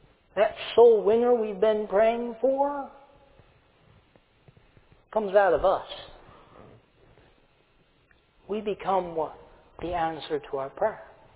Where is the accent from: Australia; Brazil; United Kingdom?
Brazil; I have both American citizenship and Brazilian citizenship. I grew up there in Brazil. I know the culture there.